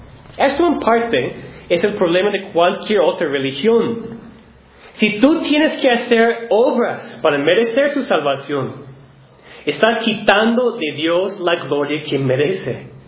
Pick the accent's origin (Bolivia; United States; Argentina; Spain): United States; now in Mexico; como misionero, yo vengo de los Estados Unidos y estoy predicando a mexicanos en un país muy católico